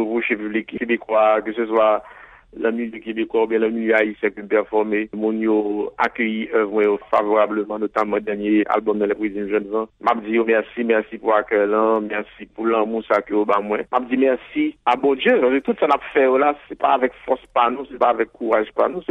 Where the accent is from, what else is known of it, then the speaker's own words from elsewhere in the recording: Haiti; Et c'est une langue qui permet tout exprimer en tant que créole, en tant qu'haïtien.